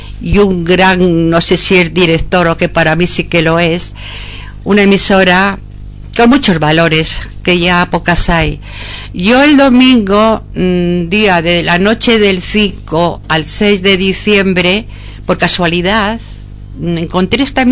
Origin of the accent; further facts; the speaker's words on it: Castile and León, Spain; yo soy de Castilla la Vieja